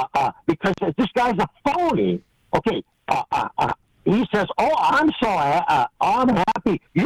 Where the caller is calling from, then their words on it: Milwaukee, Wisconsin, United States; Good morning, Earl. … from Milwaukee.